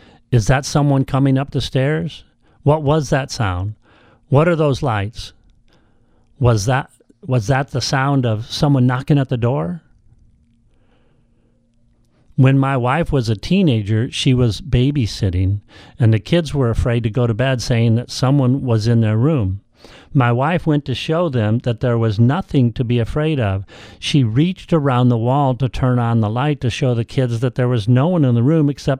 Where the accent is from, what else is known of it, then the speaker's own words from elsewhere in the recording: Midwest, United States; now in California, United States; When I grew up in the Midwest, and when I lived back in the Midwest, I spent many times locked inside a room with fear, tornadoes. Now I live out here in California